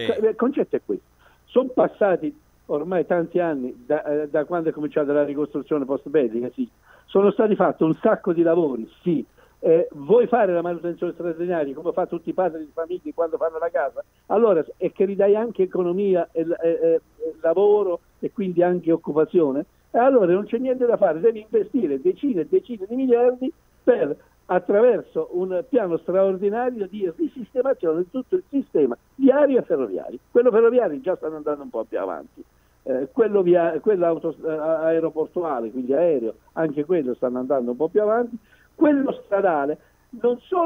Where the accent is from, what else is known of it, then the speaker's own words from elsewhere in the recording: Montenero di Bisaccia, Molise, Italy; Montenegro di Bisaccia, il mio paese del Molise